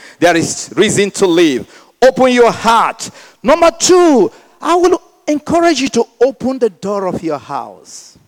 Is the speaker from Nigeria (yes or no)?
yes; Nigeria; Sometimes we look at our nation, we say, I'm from Nigeria, we say, where are we going?